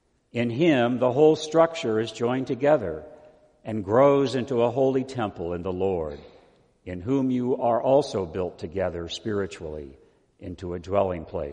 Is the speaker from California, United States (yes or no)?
yes; California, United States; I worked for Representative Biz Johnson, who was from my hometown in Northern California